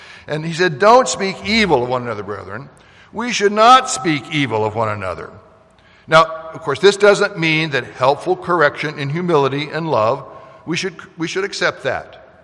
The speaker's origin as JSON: {"language": "English", "town": "Kansas City", "region": "Missouri", "country": "United States", "said": "I come from Kansas City, and we were taught, well, you got to be, you know, kind and polite to people outside the family."}